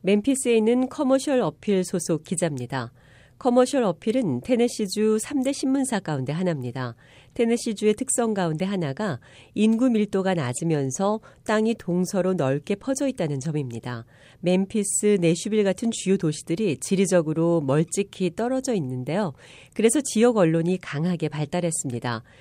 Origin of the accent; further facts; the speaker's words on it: Phnom Penh, Cambodia; 어린 시절에 외국 생활을 했어요. 캄보디아 수도 프놈펜에서 자랐습니다. 저희 아버지께서 인신매매 방지를 위한 국제기구에서 활동하셨거든요.